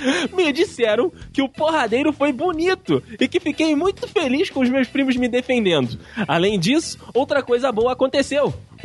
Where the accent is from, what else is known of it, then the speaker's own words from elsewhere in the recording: Cachoeiro de Itapemirim, Espírito Santo, Brazil; Estávamos em uma festa em minha cidade natal, Cachoeiro de Itapemirim, na qual tínhamos cerveja liberada.